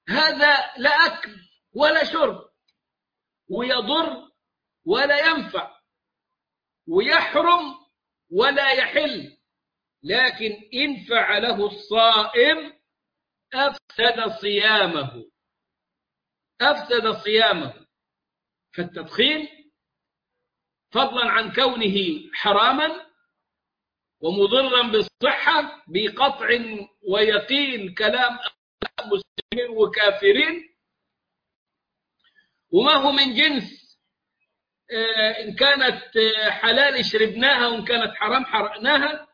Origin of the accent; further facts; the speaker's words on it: Egypt; أيام ما كانت علبة السجائر يعني مثلا بجنيه عندنا في مصر